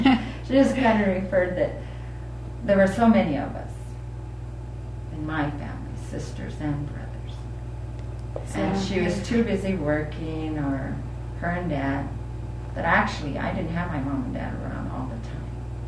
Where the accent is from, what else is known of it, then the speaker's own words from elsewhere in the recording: Fruita, Colorado, United States; also born or lived in Ignacio; I came to Ignacio from Fruta, Colorado when I was about 12 years old. And I lived in the boarding school. And that was new to me because when I lived in Fruta, I was free.